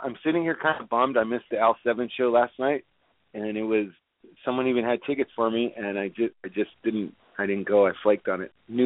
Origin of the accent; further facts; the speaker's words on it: Whittier, California, United States; a drummer named Dave from my hometown of Whittier, Dave Barron.